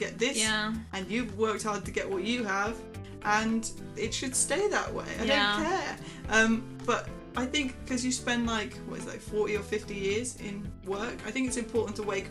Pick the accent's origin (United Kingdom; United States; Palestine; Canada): United Kingdom; Yeah, I'm British.